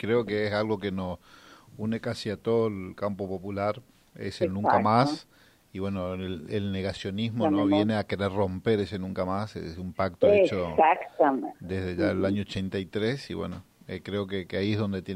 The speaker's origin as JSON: {"language": "Spanish", "country": "Argentina", "said": "como argentinos"}